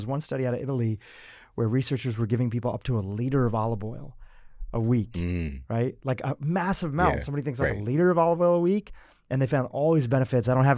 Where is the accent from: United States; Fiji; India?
India; growing up, you know, my family, they're vegetarian, and, you know, growing up and everything like that, we're from India